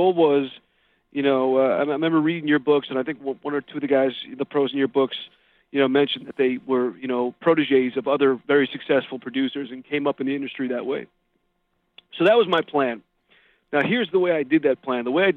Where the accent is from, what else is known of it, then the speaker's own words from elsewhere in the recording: Westfield, New Jersey, United States; Westfield. It's in Union County, about 25, 30 minutes south of Manhattan, depending on how fast you drive.